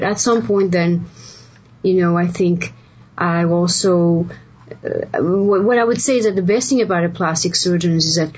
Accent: Geneva, Switzerland; moved away as an adult; now in United States; So I grew up in Geneva, Switzerland, where I went to medical school, and then I did my medical graduate training here in general surgery at NYU and plastic surgery at Cornell.

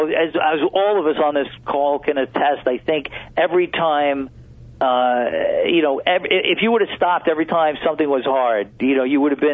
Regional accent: Brooklyn, New York, United States; Well, I grew up in Brooklyn, as I said before, and I kind of was always interested in gangsters and crime.

